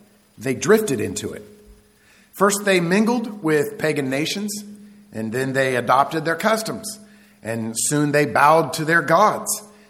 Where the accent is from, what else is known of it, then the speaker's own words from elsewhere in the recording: Kansas, United States; Growing up in Kansas, we had basements